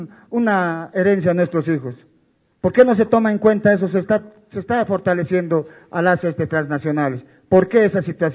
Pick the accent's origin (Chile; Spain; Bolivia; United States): Bolivia; Corocoro, La Paz; somos de La Paz, de la provincia de Pacajes, Corocoro, de la empresa hidrometalúrgica Corocoro.